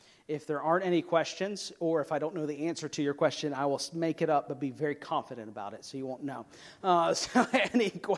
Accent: Atlanta, Georgia, United States; Now, one of the things being originally from Atlanta is that I know how to be disappointed. I grew up in Atlanta as an Atlanta sports fan.

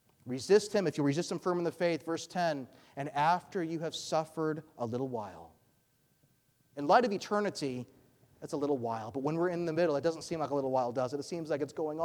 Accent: Georgia, United States; I grew up in Georgia.

